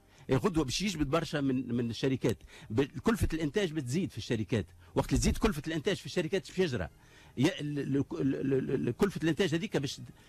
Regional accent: Tunisia; السياسه الجبائيه اللي عندنا في تونس معقده بشكل كبير

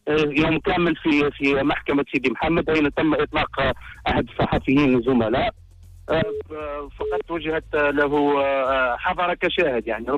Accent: Algeria; هذا ما نعتقده نحن على الأقل يعني كجزائريين.

